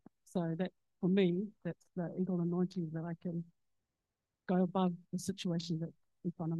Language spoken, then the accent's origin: English; Auckland, New Zealand; I hope you're speaking on behalf of Sarah too. And I'm from Auckland.